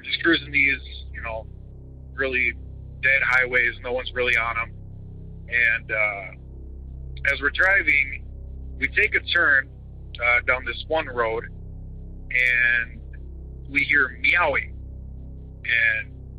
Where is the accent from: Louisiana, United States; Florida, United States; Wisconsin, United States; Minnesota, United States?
Minnesota, United States; also born or lived in South Dakota; I was in from South Dakota originally, from a reservation out there, and lived in Minnesota just about all my life, though, but family still all lives out there.